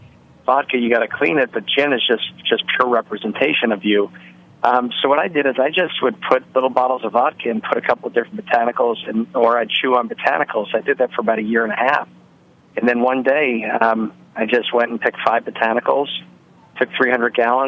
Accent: New Orleans, Louisiana, United States; We're from New Orleans originally

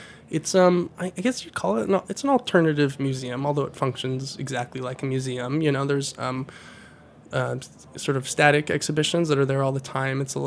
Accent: Nevada, United States; I grew up in Nevada, and there was a lot of, I grew up around a lot of Mexican-American people

